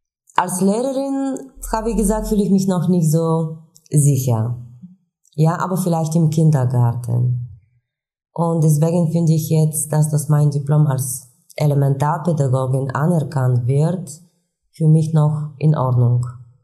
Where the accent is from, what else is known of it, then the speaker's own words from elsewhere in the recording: Ruse, Ruse Province, Bulgaria; German is a second language; now in Germany; ich komme aus Bulgarien. Ich bin seit 2010 hier in Deutschland mit meiner Familie. Meine Heimatstadt heißt Russe. Das ist an die Grenze mit Rumänien.